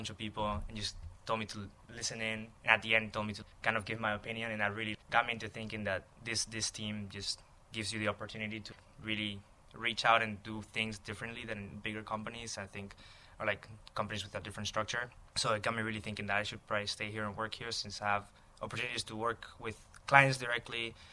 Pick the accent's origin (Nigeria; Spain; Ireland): Spain; English is a second language; moved away as an adult; now in United States; I'm originally from Spain, and I was ready to go back home because my visa status was about to expire